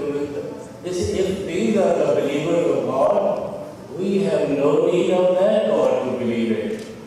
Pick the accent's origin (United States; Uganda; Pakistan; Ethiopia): Pakistan; English is a second language; Because I know I'm from Pakistan, I know what's happening there